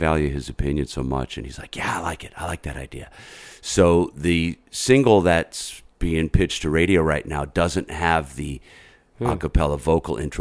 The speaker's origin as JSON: {"language": "English", "region": "Massachusetts", "country": "United States", "tie": "born or raised there", "said": "And I grew up in Western Massachusetts, so there was a lot of good college radio up there."}